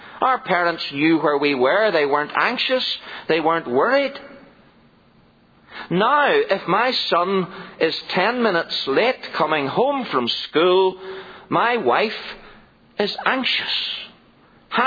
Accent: Ireland; when I was growing up in Ireland as a boy

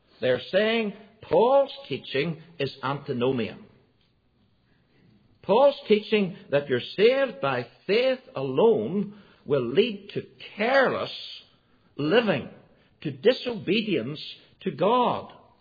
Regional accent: Northern Ireland, United Kingdom; As a little boy growing up in Ulster, I was never allowed to talk about the Roman Catholic Church.

